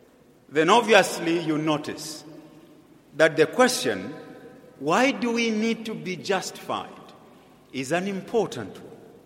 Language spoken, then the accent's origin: English; Kabwe, Central Province, Zambia; I come from Kabwe, as many of you have heard, and that's where we have the maximum prison